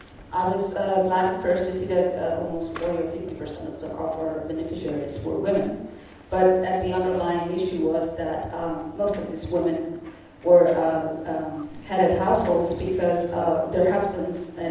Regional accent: Honduras; I'm from Honduras.

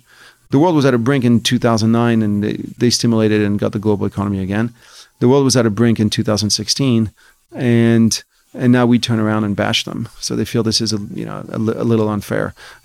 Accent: France; I went to school in France. I grew up in France. And so I went through the French educational system.

